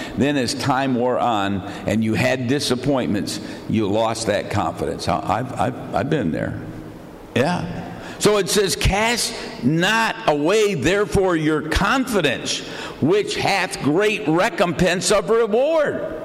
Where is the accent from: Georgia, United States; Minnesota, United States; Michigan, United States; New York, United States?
Michigan, United States; Grand Rapids; born there; now in Pennsylvania, United States; I came from Michigan. I'm pastoring in Pennsylvania.